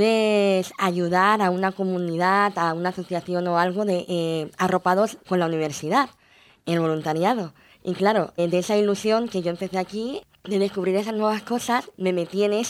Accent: Almería, Andalusia, Spain; tú entras, es una ciudad nueva, porque yo vengo de Almería

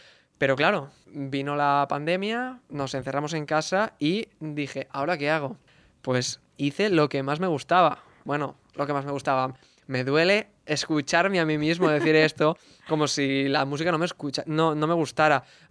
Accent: Tavernes de la Valldigna, Valencian Community, Spain; fue cuando empezó mi educación musical en la escuela de música de mi pueblo, de Tabernes la Bedigna

